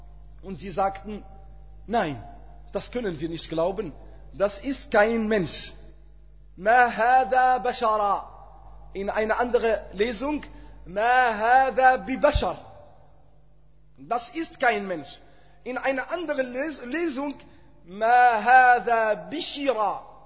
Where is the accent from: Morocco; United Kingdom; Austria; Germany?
Morocco; German is a second language; Oder noch schlimmer, bei uns in Marokko, sie sagen, hat Lughzala.